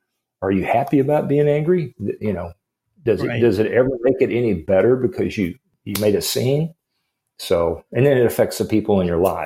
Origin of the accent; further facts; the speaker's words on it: San Antonio, Texas, United States; when I grew up in San Antonio, Highway 35 was this massive highway